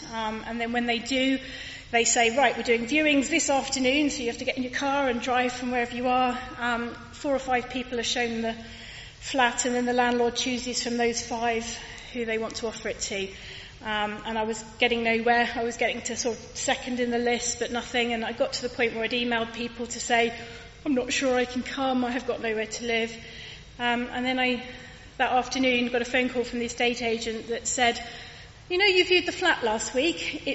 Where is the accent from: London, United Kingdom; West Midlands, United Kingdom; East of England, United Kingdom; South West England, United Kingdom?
East of England, United Kingdom; born there; I was born in Hertfordshire, which is where my family live now, but home is really Cornwall for me